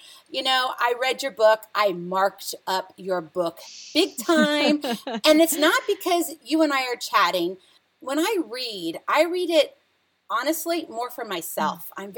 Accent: Hawaii, United States; I'm from Hawaii.

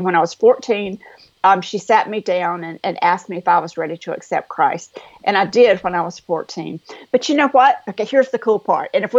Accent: North Carolina, United States; But raised in Eastern North Carolina in a little town. And now I know you think I was from New York with this accent, right?

